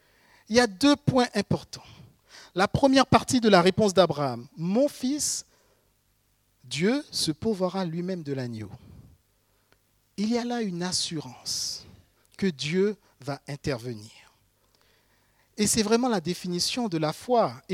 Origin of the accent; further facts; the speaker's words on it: Haiti; born there; Je suis né en Haïti, dans un village. Mes parents étaient très pauvres.